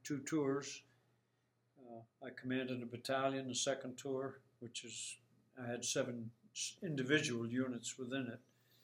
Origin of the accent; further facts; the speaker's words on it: New Jersey, United States; And I was from New Jersey originally, so they asked me if I'd escort him